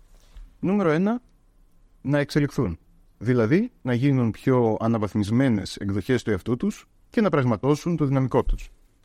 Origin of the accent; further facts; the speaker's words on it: Veria, Central Macedonia, Greece; born there; Καταρχάς γεννήθηκα στη Βέρεια Ημαθίας.